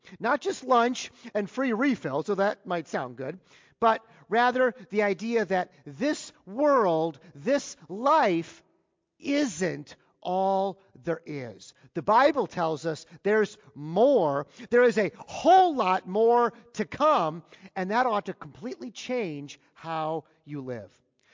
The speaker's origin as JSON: {"language": "English", "country": "United States", "said": "And as an American who was clearly an expert on the topic of free refills"}